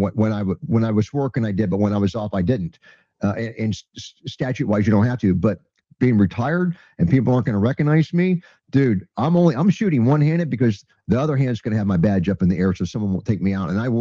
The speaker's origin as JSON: {"language": "English", "region": "Florida", "country": "United States", "tie": "born or raised there", "said": "we have two teenagers in Florida, yeah, my home state"}